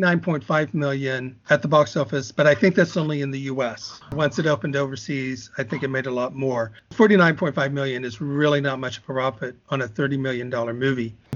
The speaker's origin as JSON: {"language": "English", "town": "Chicago", "region": "Illinois", "country": "United States", "said": "I did also find it interesting because I'm from Chicago"}